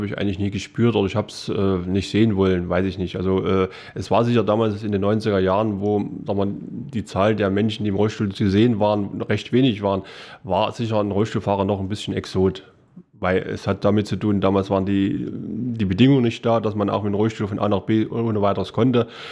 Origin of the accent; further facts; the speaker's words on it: Wangenheim, Thuringia, Germany; Also aufgewachsen bin ich in Wangenheim.